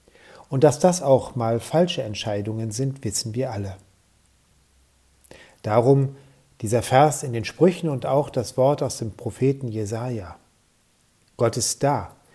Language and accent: German; Dessau, Saxony-Anhalt, Germany; ich komme aus Dessau.